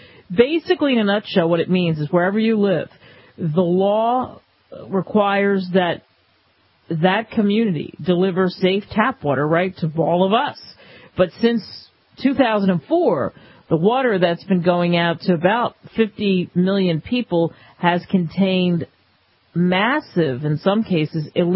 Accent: New Jersey, United States; But I'll tell you, growing up in Jersey, they always told us it was the greatest water in the world.

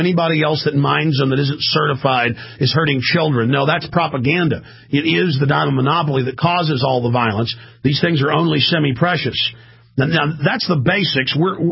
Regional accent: Dallas, Texas, United States; seen a little bit of the inside of this going on growing up in Dallas

